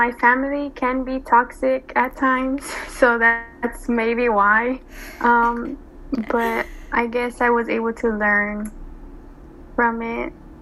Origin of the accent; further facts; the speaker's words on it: San Antonio, Texas, United States; I am from San Antonio, Texas.